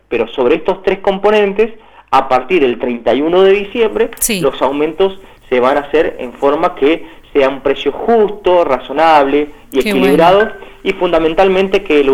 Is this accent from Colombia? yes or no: no; Mendoza, Argentina